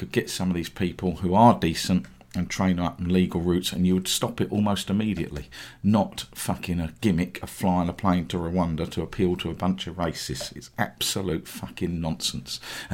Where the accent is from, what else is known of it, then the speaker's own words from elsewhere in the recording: England, United Kingdom; And because we're English football fans, we must be hooligans.